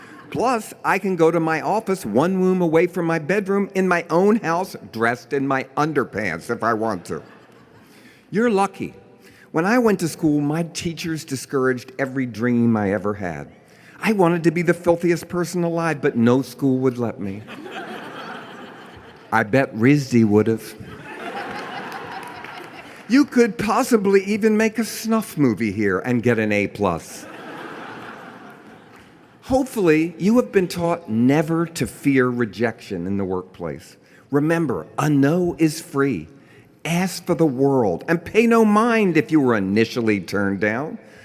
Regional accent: Baltimore, Maryland, United States; I grew up in Baltimore watching movies like Maniac and Olga's House of Shame and the Rex Theater.

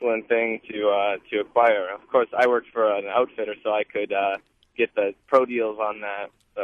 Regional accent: Wisconsin, United States; I've had the pleasure of spending a couple days where I grew up in Door County

